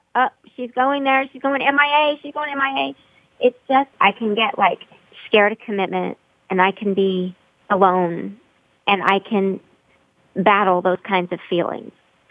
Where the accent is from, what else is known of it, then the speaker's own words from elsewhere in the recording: Broken Arrow, Oklahoma, United States; 10 years ago in my hometown of Broken Arrow, they opened a theater.